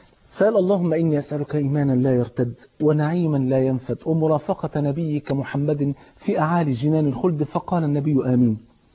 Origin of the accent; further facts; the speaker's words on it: Egypt; وحتى يعني الاولاد عندنا في مصر اول ما يشوفوا يقولوا بابا جه